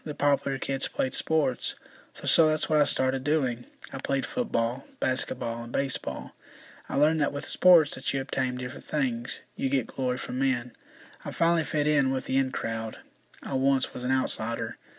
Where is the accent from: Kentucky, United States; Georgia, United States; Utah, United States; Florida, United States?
Kentucky, United States; Richmond; born there; I was born on September the 8th, 1992, in Richmond, Kentucky.